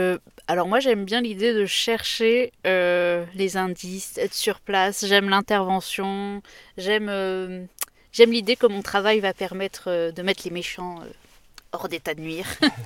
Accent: Marseille, Provence-Alpes-Côte d'Azur, France; Alors, déjà je suis de Marseille à la base.

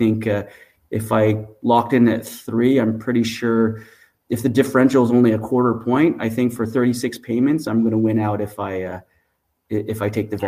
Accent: Montreal, Quebec, Canada; I'm actually born and raised in Montreal.

